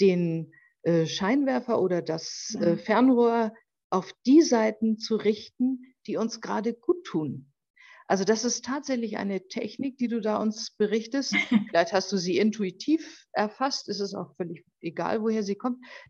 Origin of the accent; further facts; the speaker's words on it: Hamburg, Germany; Als Siebenjährige war ich in der Schule, damals als Schulkind in Hamburg